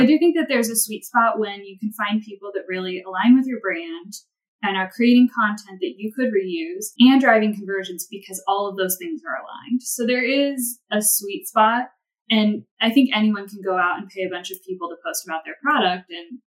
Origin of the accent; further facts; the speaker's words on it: Ohio, United States; moved away as an adult; now in Utah, United States; I'm originally from Ohio and went to Ohio State for marketing.